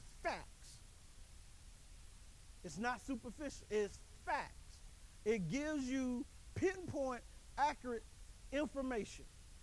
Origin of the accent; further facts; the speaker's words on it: East St. Louis, Illinois, United States; I grew up in East St. Louis, boy.